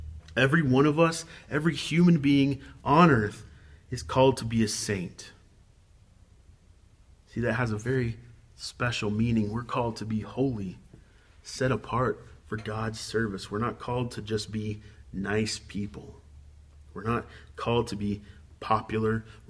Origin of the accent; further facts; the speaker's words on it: the South, United States; I grew up in the South, square in the middle of the Bible Belt.